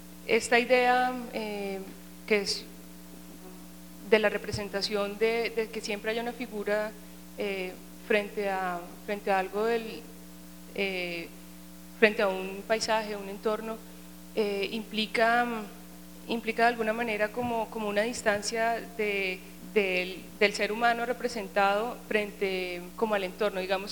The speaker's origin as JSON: {"language": "Spanish", "country": "Colombia", "said": "una persona bien mestiza, porque mi mamá tiene pues como parte indígena y pues como todo lo que somos los colombianos."}